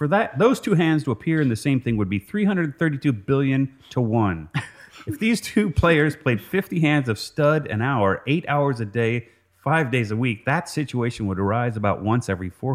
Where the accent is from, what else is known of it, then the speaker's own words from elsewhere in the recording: Cincinnati, Ohio, United States; My hometown is Cincinnati, Ohio.